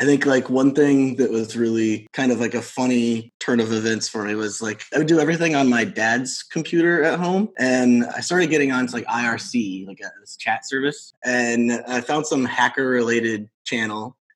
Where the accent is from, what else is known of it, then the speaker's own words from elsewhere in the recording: Iowa City, Iowa, United States; now in New York, United States; Sure. Yeah, I grew up in Iowa City. It's a small Midwest college town, obviously very different than where I live now in New York.